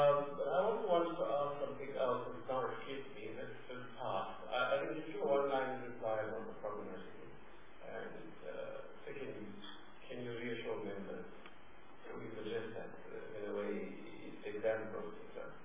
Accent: South Africa; No, I'm not here as an Indian, I'm here as a South African, as a soldier.

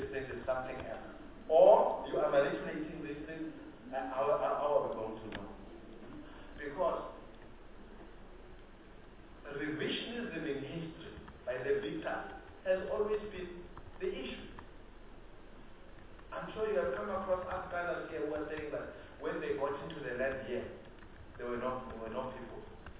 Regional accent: South Africa; I don't know where me as a South African am going to stand.

